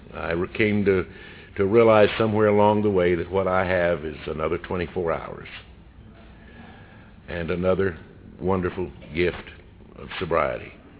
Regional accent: Georgia, United States; some friends invited me to go from my little town that I grew up in North Georgia into South Carolina.

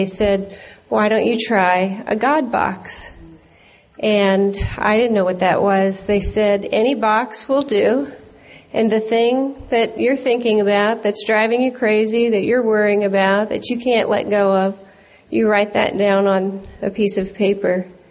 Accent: North Carolina, United States; I'm an alcoholic from North Carolina. And this is my first international.

